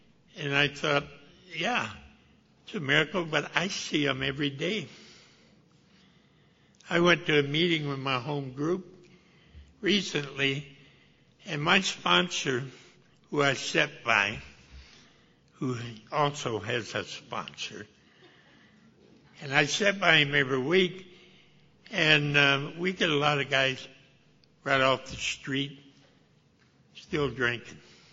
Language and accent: English; Graham, Texas, United States; born there; You know, I'm a Texan, too. I was born up in Graham.